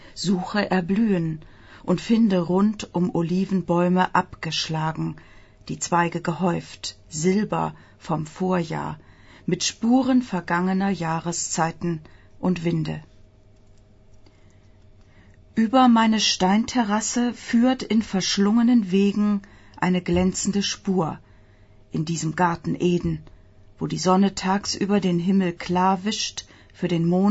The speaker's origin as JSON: {"language": "German", "country": "Germany", "lives_now": "Italy", "said": "Ich komme aus Deutschland und bin noch im Krieg geboren, ohne es zu wissen."}